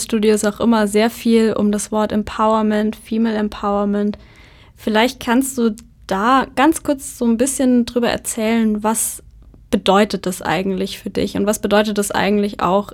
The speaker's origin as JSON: {"language": "German", "town": "Saarbrücken", "region": "Saarland", "country": "Germany", "said": "ich komme ursprünglich aus Saarbrücken"}